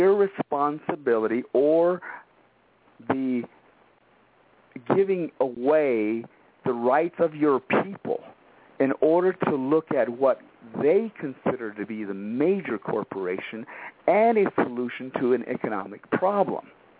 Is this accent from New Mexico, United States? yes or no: yes; Shiprock, New Mexico, United States; born there; I was born in Shiprock. I'm one of you.